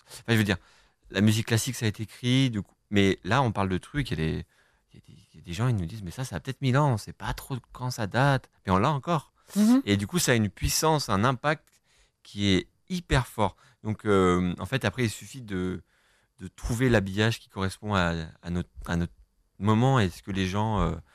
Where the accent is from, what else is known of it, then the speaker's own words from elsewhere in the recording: France; En tant que Français, attaquer la musique orientale, c'est quand même, si on a un petit peu la tête sur les épaules, c'est quand même un nouveau monde énorme, quoi.